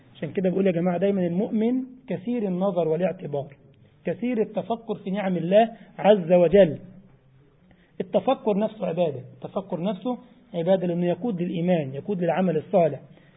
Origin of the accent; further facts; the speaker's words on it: Egypt; يعني اللحام عندنا في مصر هو الحداد اللي بيلحم